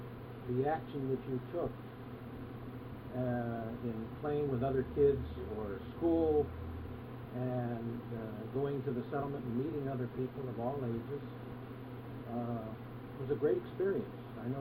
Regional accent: Pittsburgh, Pennsylvania, United States; born there; And as I say, I was born in Pittsburgh and on

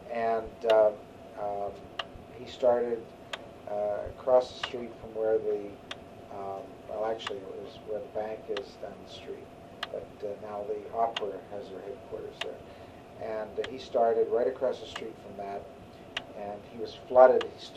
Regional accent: Pittsburgh, Pennsylvania, United States; I've always lived more or less in the Squirrel Hill, Shadyside area. I've always lived in that area, and I was born. My parents lived on Murray Avenue in the Ruth Gardens, which is still there, and I was born there.

